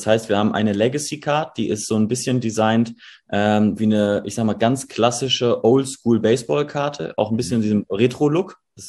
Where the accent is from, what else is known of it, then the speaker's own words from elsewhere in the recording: Dortmund, North Rhine-Westphalia, Germany; wir kommen aus Dortmund